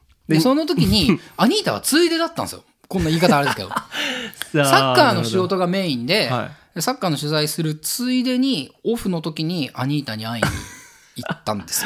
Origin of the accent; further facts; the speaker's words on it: Miyazaki, Japan; そうですね。僕宮崎県出身なんですけど